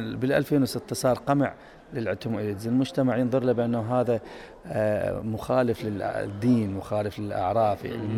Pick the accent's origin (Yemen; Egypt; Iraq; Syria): Iraq; شغلة الإيد صعبة عندنا بالعراق